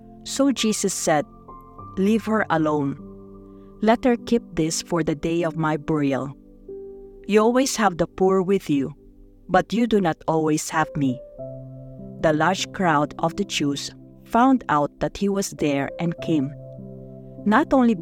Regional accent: Saskatoon, Saskatchewan, Canada; from Saskatoon, Canada.

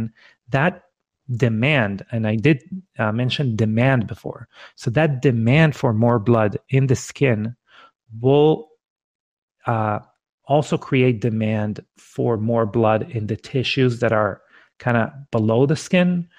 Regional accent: Israel; English is a second language; I don't know if your listeners can detect from my accent. We're both Israeli.

